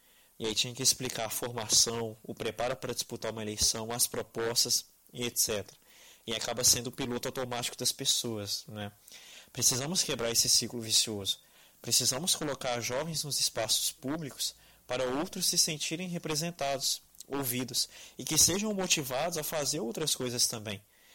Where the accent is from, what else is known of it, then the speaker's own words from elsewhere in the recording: Contagem, Minas Gerais, Brazil; tenho 20 anos e sou de Contagem.